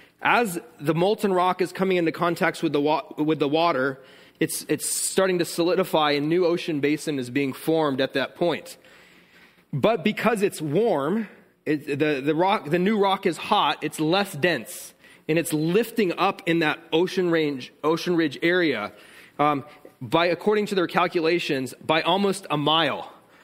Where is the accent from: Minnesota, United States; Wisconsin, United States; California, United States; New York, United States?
California, United States; I'm from California where we have earthquakes, big earthquakes.